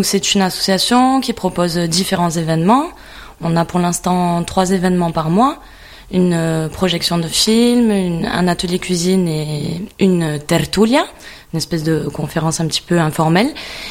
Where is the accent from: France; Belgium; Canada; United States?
France; Forcalquier, Provence-Alpes-Côte d'Azur; Oui, moi je suis originaire de Forcalquier.